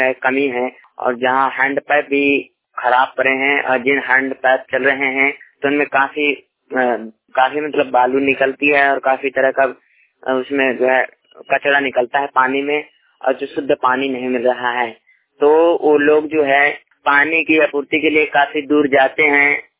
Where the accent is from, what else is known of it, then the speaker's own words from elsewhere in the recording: Uttar Pradesh, India; जिला बांदा, उत्तर प्रदेश से।